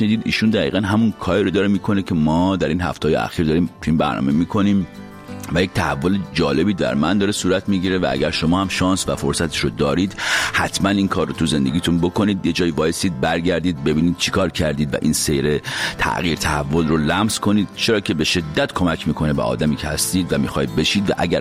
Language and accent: Persian; Iran; چون ما ایرانی هستیم